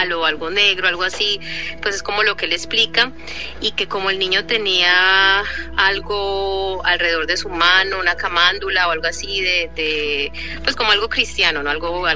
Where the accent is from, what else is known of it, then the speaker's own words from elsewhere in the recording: Colombia; now in New Jersey, United States; yo soy colombiana pero vivo en Nueva Jersey.